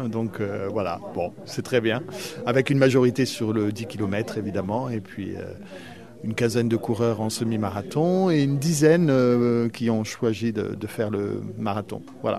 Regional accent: Occitanie, France; Je suis originaire du Tarn

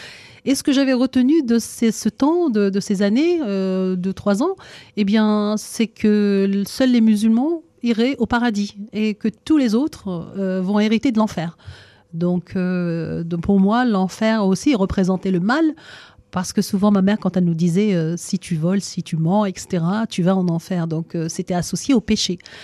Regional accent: Oran, Oran Province, Algeria; born there; Oui, je suis née en Algérie. Dans une ville qui s'appelle Oran.

